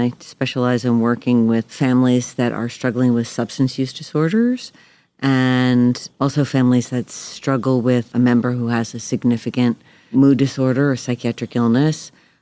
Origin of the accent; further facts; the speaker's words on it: New York, United States; And, like, I grew up outside of New York City.